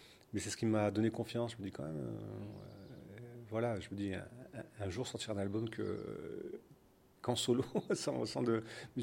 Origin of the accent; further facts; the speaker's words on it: Provence-Alpes-Côte d'Azur, France; moi, je suis petit Français qui vient de Provence